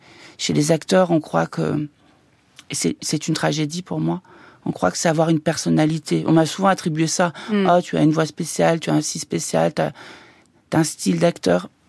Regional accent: Nouvelle-Aquitaine, France; moved away as an adult; now in Paris, France; Je viens du Limousin et j'arrive au conservatoire, première année.

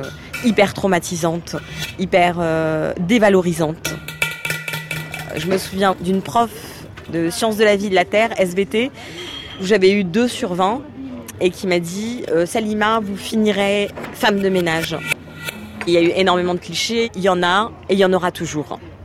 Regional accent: Île-de-France, France; also born or lived in Algeria; Et moi, je suis française aussi. Mais en fait, il faut que je note 99. Mais je viens du 7-8, aujourd'hui du 8-3.

